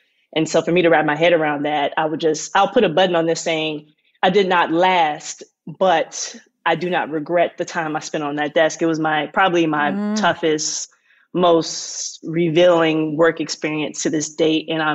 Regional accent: Maryland, United States; so I'm from the East Coast, Maryland. I did a lot of my growing up there. My dad was in the Air Force, so I traveled around a bit when I was younger.

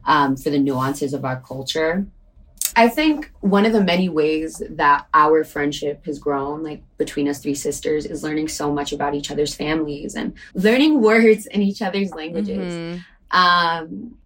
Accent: New York, United States; I'm from New York originally in the Bronx, but that is where my family immigrated to from Dominican Republic.

